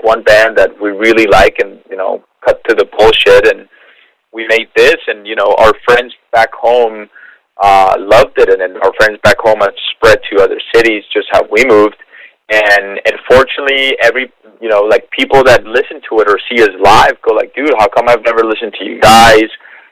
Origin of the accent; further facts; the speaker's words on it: Colombia; we come from a Spanish background. I mean, we're from Colombia originally, my brother and I.